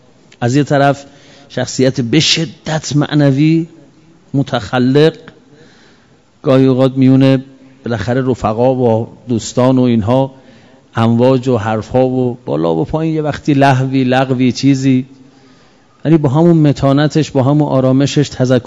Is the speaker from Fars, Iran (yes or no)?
no; Niasar, Isfahan, Iran; الان من از کاشان میام، از نیاسر